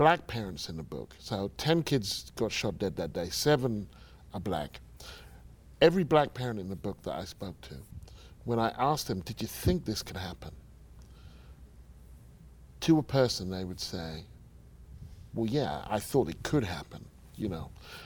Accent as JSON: {"language": "English", "country": "United Kingdom", "also_born_or_lived": "United States", "said": "Now, I'm British, but I lived in America. I covered this country for 12 years."}